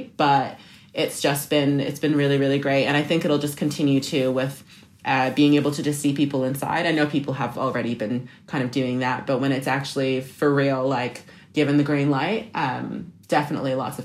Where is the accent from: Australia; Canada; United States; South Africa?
Canada; And especially as a Canadian, I don't want to like stereotype myself, but coming here